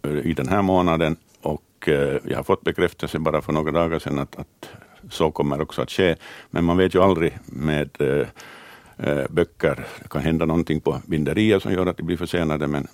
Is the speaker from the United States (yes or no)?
no; Pargas, Southwest Finland, Finland; also born or lived in Korpo; jag är ju inte hemma härifrån, utan jag är ju egentligen från Åbolands skärgård, från Korpo, och sen har jag växt upp i Pargas.